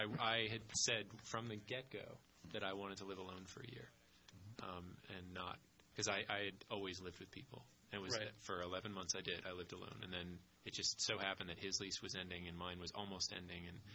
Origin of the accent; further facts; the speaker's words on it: New England, United States; I'm from New England.